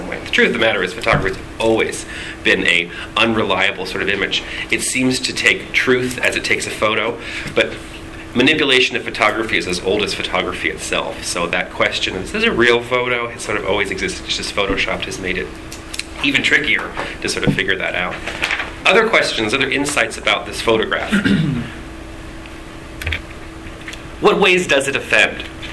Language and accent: English; Munich, Bavaria, Germany; The picture ended up on a wall of my retrospective exhibition in my hometown, Munich, together with 200 of my images